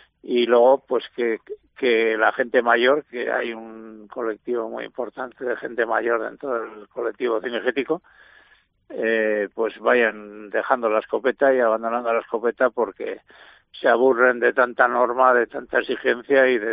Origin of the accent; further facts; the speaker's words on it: Castile and León, Spain; los máximos protagonistas somos los cazadores de Castilla y León, ya que somos la región con el mayor aprovechamiento de codorniz del mundo